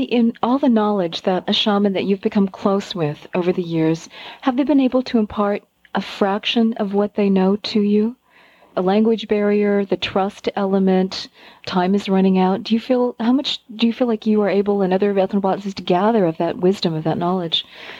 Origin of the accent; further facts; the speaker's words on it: Seattle, Washington, United States; Here in Seattle, my hometown, there is a major hospital, Harborview